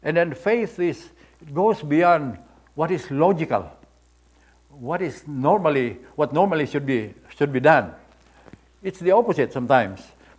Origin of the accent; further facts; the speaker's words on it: Philippines; English is a second language; When I was a young boy, I grew up in the Philippines. We live in a shoreline, by the shoreline, where there are lots of fishermen.